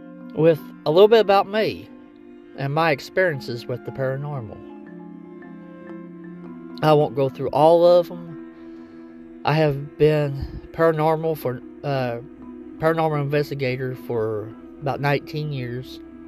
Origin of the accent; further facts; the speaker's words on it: South Portsmouth, Kentucky, United States; also born or lived in Ashland; Well, in about 1990, 91, we moved from Ashland, Kentucky to South Portsmouth, Kentucky. That's about 30 or 40 miles away from each other, up ahead of a holler on a 125-acre farm. At this time, I was just a little kid.